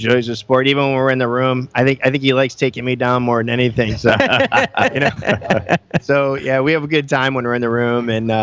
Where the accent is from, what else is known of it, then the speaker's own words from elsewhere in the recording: Cleveland, Ohio, United States; moved away as an adult; Oh, well, I'm from Cleveland, Ohio area. Went to high school up there, started wrestling really early on as a kid, too.